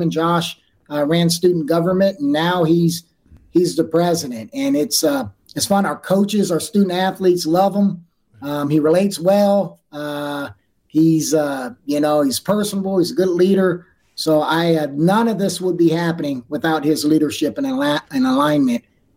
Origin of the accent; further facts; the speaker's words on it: Sacramento, California, United States; As I said, I grew up in South Sacramento. We rarely came to campus